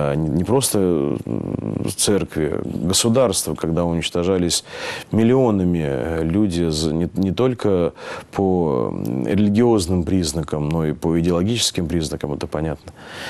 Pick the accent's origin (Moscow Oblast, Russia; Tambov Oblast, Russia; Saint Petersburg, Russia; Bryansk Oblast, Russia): Saint Petersburg, Russia; Вот я коренной, я коренной ленинградец, петербуржец